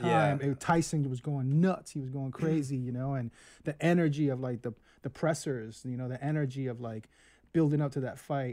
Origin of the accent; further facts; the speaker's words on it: Philadelphia, Pennsylvania, United States; because of my history and a film being made about me growing up in Philly